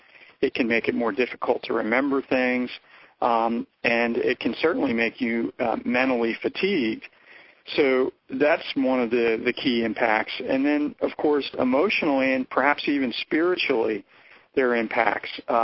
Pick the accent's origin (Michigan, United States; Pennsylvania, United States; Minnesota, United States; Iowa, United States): Pennsylvania, United States; Philadelphia; And I grew up in Philadelphia, and that's where Bob lives to this day.